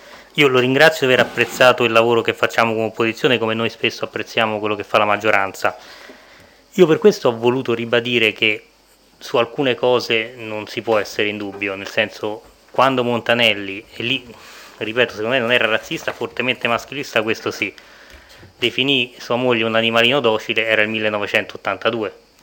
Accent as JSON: {"language": "Italian", "town": "Rome", "region": "Lazio", "country": "Italy", "said": "io sono romano"}